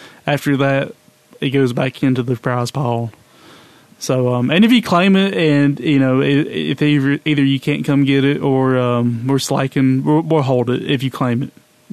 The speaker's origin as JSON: {"language": "English", "region": "Alabama", "country": "United States", "said": "We're the only ones that are brave enough to admit we're from Alabama."}